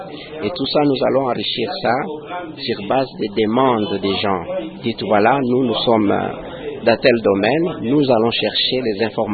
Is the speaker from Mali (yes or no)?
no; DR Congo; ici chez nous au Congo